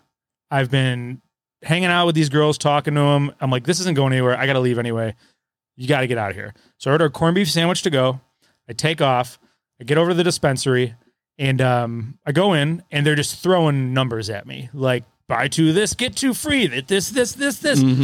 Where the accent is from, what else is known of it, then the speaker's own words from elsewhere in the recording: Cleveland, Ohio, United States; And I'm like, no, I'm from Cleveland.